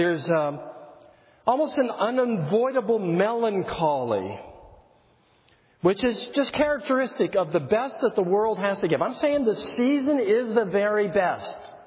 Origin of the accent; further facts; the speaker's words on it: California, United States; But I'm a Californian.